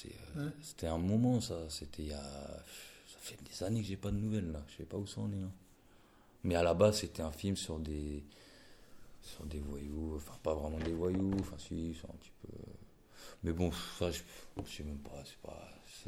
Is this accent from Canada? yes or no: no; Évry, Île-de-France, France; born there; Enfin, je suis né à Évry, mais j'ai